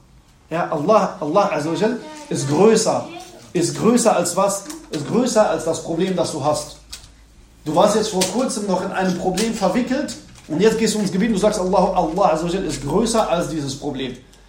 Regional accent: Morocco; Ja, ich komme aus Marokko.

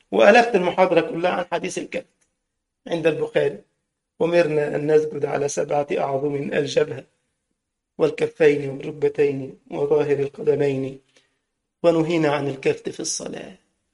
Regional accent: Egypt; كان عندي محاضرة في مكان في القاهرة عندنا في مصر

